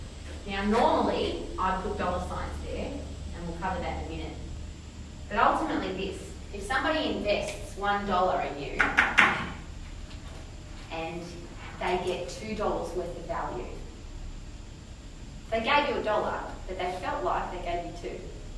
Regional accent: Australia; Obviously, I'm from Australia.

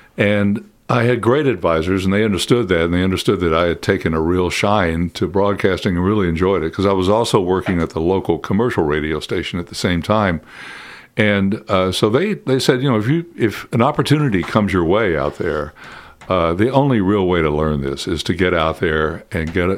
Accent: Kentucky, United States; And I grew up in Eastern Kentucky. And when I decided I wanted to try radio, somebody said, "You know, you need to try to do something about your accent."

